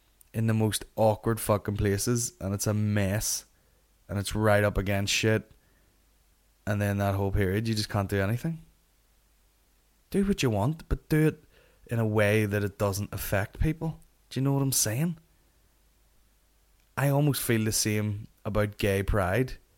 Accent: Northern Ireland, United Kingdom; I'm fucking from Northern Ireland and I have barely left my fucking house ever and never met anyone that wasn't me or my family or lived in this small town.

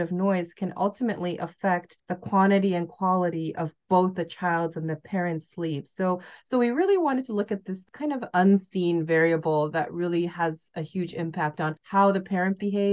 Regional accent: South Korea; I'm from Korea

